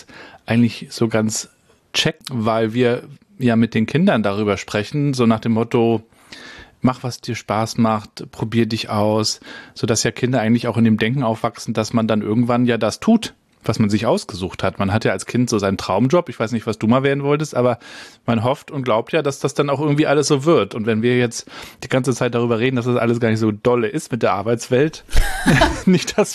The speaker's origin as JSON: {"language": "German", "town": "Rostock", "region": "Mecklenburg-Vorpommern", "country": "Germany", "tie": "born or raised there", "said": "ich bin ja in der DDR aufgewachsen. Ich bin 80 geboren und wir konnten ja nicht reisen. Ich bin ja in Rostock-Warnemünde aufgewachsen. Das heißt, wir haben immer den Strand und die Ostsee vor Augen gehabt"}